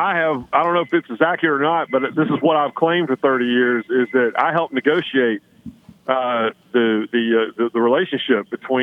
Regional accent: North Carolina, United States; also born or lived in Connecticut; Richard Petty was everywhere because I grew up in North Carolina. And it's like when I lived in Connecticut

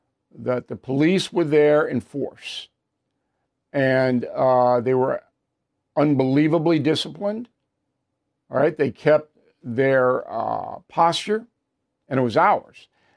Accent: New York, United States; As you know, I was raised on Long Island. I know this place as well as any human being knows it.

